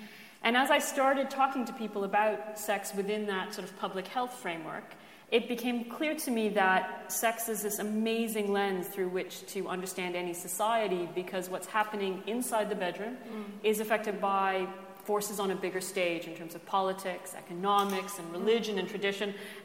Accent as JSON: {"language": "English", "country": "Canada", "tie": "born or raised there", "said": "I am half Egyptian. I am Muslim, and most of my family live in the Arab region, but I grew up in the West in Canada, very far from my Arab roots"}